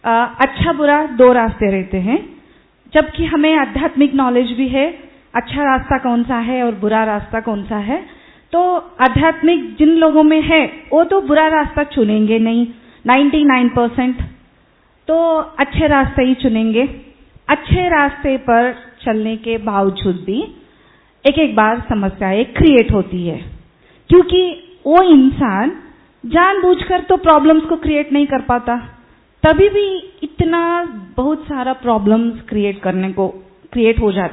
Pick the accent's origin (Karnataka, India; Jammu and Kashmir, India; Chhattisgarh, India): Karnataka, India; मैं कर्नाटक से आई हूँ।